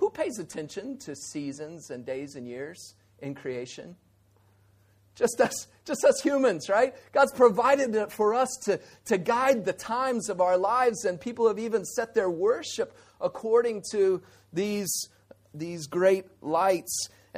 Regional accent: Houston, Texas, United States; now in Hong Kong; You know, we grew up in Houston, Texas.

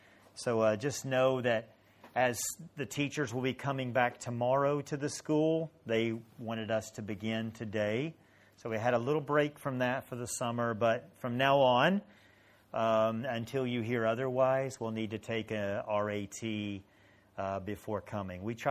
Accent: Tennessee, United States; Many of you know I come from Tennessee and from the Appalachian Mountains. Grew up doing a lot of hiking.

